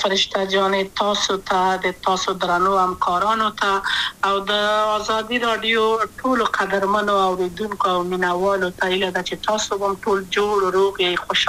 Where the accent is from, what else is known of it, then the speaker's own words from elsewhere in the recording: Kabul, Afghanistan; also born or lived in Wardak; زه خو اصلا د وردګو ولایت یم د پلار مې د وردګو ولایت ته خلګنسه کې دلې د کابل په تختپل سیمه کې یم او لویا شویم کابل کې